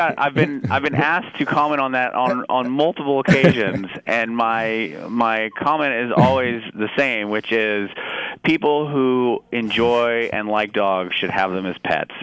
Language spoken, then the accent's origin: English; Atlanta, Georgia, United States; Well, I grew up in Atlanta, Georgia